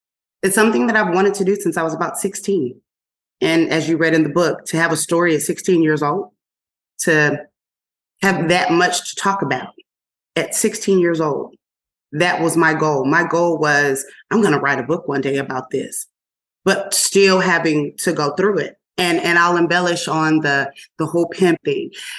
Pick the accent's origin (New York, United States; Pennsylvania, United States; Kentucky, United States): Pennsylvania, United States; Philadelphia; I'm a chick from Philly, from South Philly.